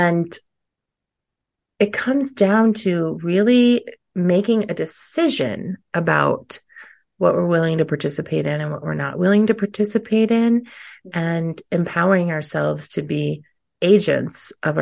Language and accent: English; Florida, United States; now in Colorado, United States; I live currently in Colorado. I've been in Colorado for about 20 years. I grew up in Florida.